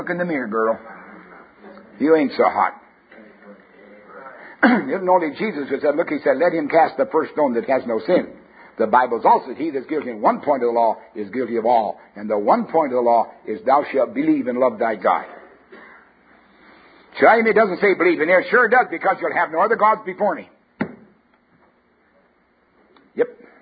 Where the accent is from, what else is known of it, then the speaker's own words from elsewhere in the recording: Canada; also born or lived in Alberta; I came from Canada. I didn't live in Saskatchewan, which is really the wheat bin of the universe. I used to think Alberta was because I lived there